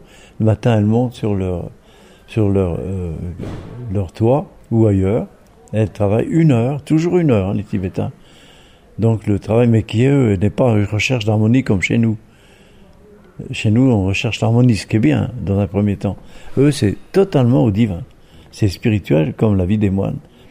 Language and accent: French; France; moi je suis français.